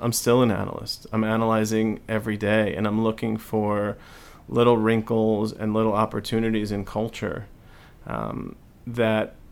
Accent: Long Island, New York, United States; now in Los Angeles, United States; I would say, as I mentioned earlier, I'm from New York. I live in LA.

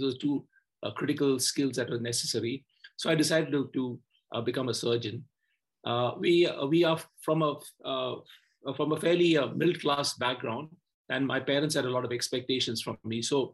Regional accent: Kolkata, West Bengal, India; I grew up in Calcutta in West Bengal. My parents had moved there from Kerala as my father found work in Calcutta.

